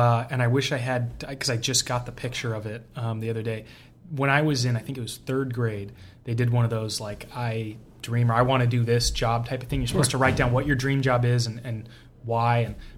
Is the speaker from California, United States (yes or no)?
yes; Woodside, California, United States; I grew up most of my life in Woodside, down on the peninsula. Went to Menlo School, which is right in Atherton, after going to Woodside Elementary, and then went to Stanford. So I'm what you would call born and bred.